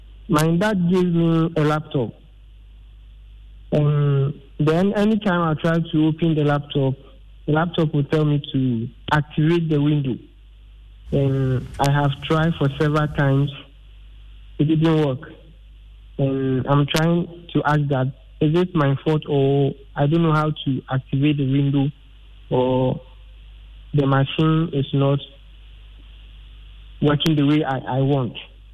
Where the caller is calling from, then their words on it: Eastern Region, Ghana; I'm calling from Eastern Region, Edukrum.